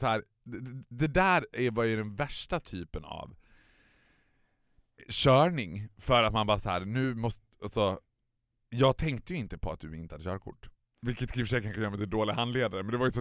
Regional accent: Borlänge, Dalarna County, Sweden; Så där som man gjorde hemma i Borlänge när man var liten.

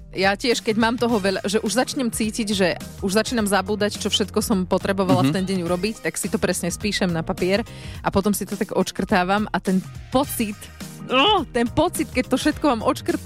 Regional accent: Žarnovica, Banská Bystrica Region, Slovakia; písala mi mama, že u nás v Žarnovici začalo snežiť

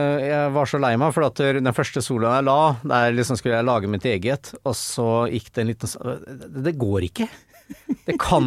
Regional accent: Trosvik, Østfold, Norway; de fra Trossvik der jeg bodde, de likte

